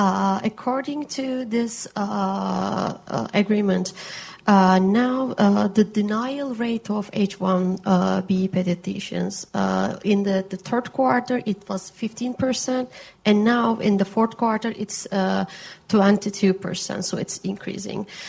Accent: Turkey; English is a second language; moved away as an adult; now in United States; I'm from Turkey, and I came to this country as a student, as an immigrant also.

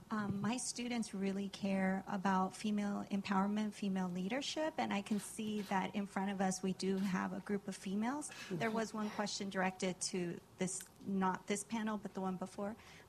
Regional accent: California, United States; professor at UDC, first generation. My family, my parents are immigrants. I'm from California.

